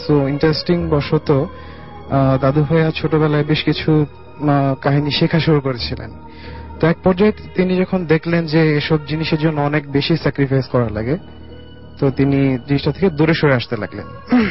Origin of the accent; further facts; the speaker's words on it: Tangail, Dhaka Division, Bangladesh; now in Mohakhali, Bangladesh; মহাখালী থেকে এসেছি, আমার হোম টাউন টাঙ্গাইল।